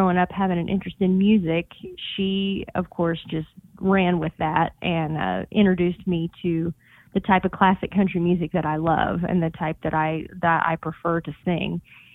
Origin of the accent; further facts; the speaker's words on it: Missouri, United States; I grew up in Missouri, that's where I'm from, and originally grew up singing in church very young